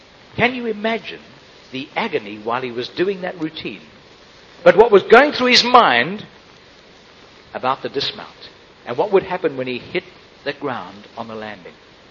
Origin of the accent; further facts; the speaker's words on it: South Africa; now in Australia; 1988 was a special year for me and my family. It was the year we emigrated from Southern Africa to Australia. I'm an Australian citizen now.